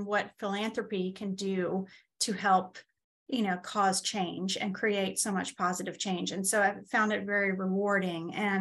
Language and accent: English; Long Island, New York, United States; I grew up on Long Island, so it was a long, long trip down from New York.